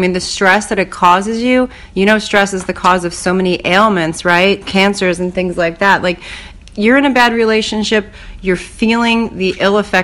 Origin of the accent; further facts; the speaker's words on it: Pennsylvania, United States; accent: Delaware County; Because I try to rid the Delaware County from my voice.